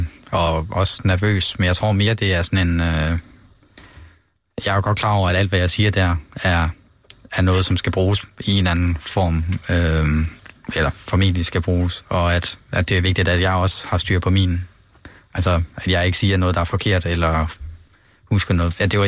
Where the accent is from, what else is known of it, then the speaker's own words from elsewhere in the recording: Aalborg, North Denmark Region, Denmark; Ja, jeg er fra Aalborg